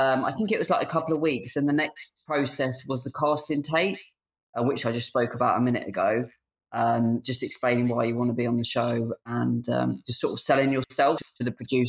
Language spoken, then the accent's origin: English; Tunbridge Wells, South East England, United Kingdom; I'm from Tunbridge Wells.